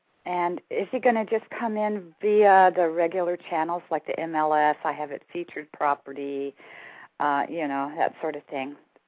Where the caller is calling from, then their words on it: Washington, United States; I'm calling from Washington. Oh, hi. Washingtonian.